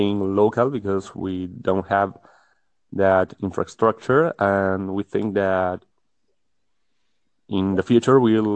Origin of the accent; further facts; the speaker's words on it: Buenos Aires, Argentina; I'm really well. I'm right now in Argentina. I'm from Buenos Aires.